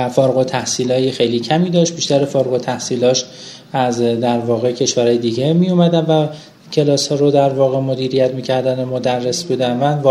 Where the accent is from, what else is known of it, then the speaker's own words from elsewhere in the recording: Hamadan, Iran; من متولد 12 اسفند 51 هستم. در شهر همدان به دنیا اومدم، در یه خانواده فرهنگی که پدر مادرم معلم هستن به دنیا اومدم.